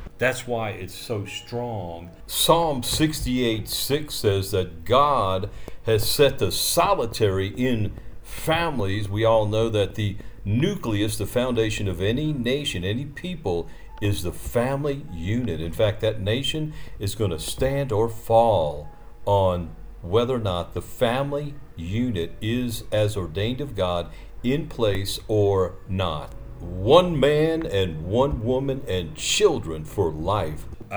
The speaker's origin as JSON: {"language": "English", "town": "New Orleans", "region": "Louisiana", "country": "United States", "moved": "yes", "said": "I'm from New Orleans. I didn't get saved till I moved away from there. And then I've been back there."}